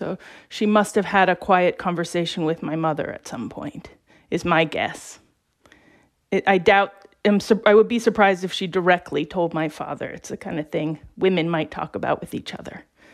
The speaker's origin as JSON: {"language": "English", "region": "Maryland", "country": "United States", "tie": "born or raised there", "moved": "as an adult", "said": "I grew up in Maryland. And when I went to college, I went to UC Berkeley in California."}